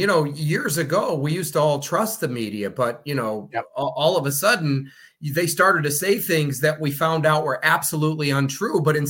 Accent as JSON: {"language": "English", "town": "Chicago", "region": "Illinois", "country": "United States", "lives_now": "Florida, United States", "said": "So, you know, originally I'm from Chicago. I live in Florida now"}